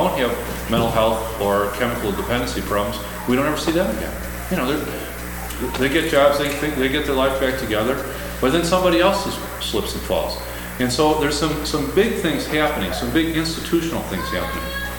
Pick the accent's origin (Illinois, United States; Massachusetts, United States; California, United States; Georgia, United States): Illinois, United States; Chicago; And I grew up in Chicago. There's a few places in Chicago that need to just be leveled, absolutely.